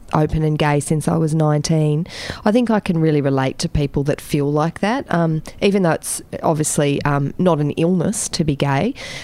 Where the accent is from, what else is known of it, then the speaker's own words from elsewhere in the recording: Tasmania, Australia; I felt really marginalised as a young person growing up in Tasmania. I came out when I was 19, which was 21 years ago.